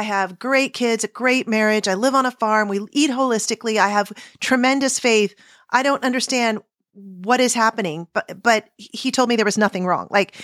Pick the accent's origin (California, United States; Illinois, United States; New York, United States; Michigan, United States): California, United States; San Diego; now in Kansas City, United States; And so I grew up in San Diego. I think there's some degree of adaptation that I went through.